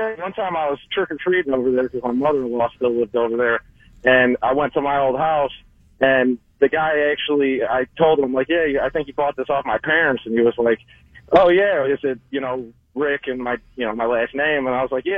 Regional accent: Brook Park, United States; Yeah, Mary, I grew up in Brook Park.

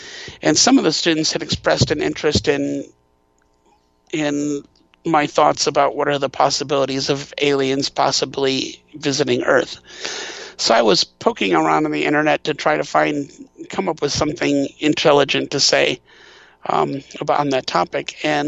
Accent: Wisconsin, United States; When I grew up in Wisconsin, and when I started in graduate school, I went to Montana State University in Bozeman, Montana.

